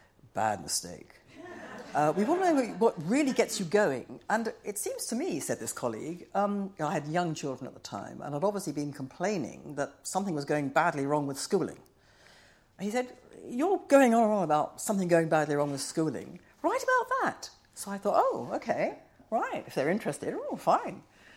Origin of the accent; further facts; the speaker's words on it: London, United Kingdom; I was born and bred in London. I had never wished to live anywhere other than Britain.